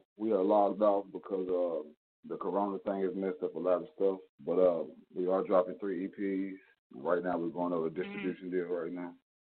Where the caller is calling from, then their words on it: Houston, Texas, United States; I'm calling from Houston, Texas.